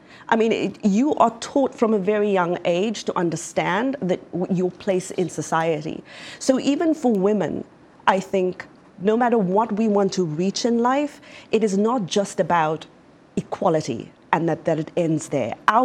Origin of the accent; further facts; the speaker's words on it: South Africa; For instance, I'm from South Africa.